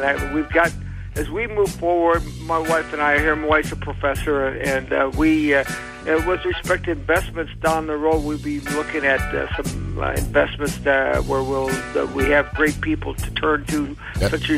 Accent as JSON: {"language": "English", "region": "Midwest", "country": "United States", "said": "And I'm from the Midwest."}